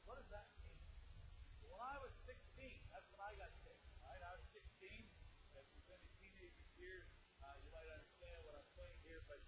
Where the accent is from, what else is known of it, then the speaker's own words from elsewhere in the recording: Simcoe, Ontario, Canada; I went to my hometown, small town, Simcoe, Ontario, all right?